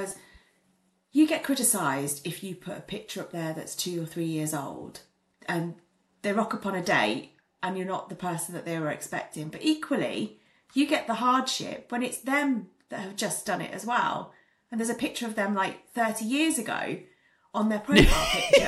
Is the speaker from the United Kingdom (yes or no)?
yes; East Midlands, United Kingdom; I am, and I'm from South Lincolnshire.